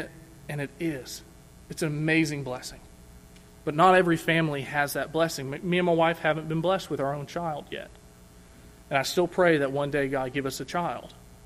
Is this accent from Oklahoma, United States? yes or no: yes; Tulsa, Oklahoma, United States; We're originally from Tulsa. We moved here in July.